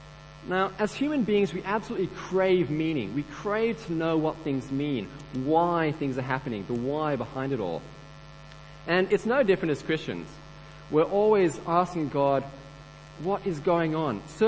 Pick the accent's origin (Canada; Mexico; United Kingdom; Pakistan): Pakistan; So I was at my old school where I grew up in Pakistan